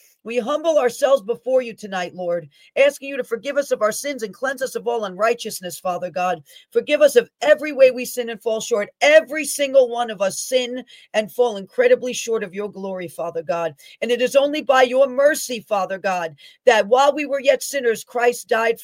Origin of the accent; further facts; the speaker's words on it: Bronx, New York, United States; I'm from the Bronx, New York. That's no secret.